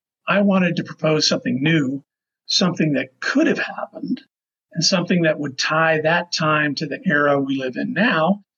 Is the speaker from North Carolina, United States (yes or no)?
no; Las Vegas, Nevada, United States; So I grew up in Las Vegas for the most part, which is about 70 miles south of what used to be called the Nevada test site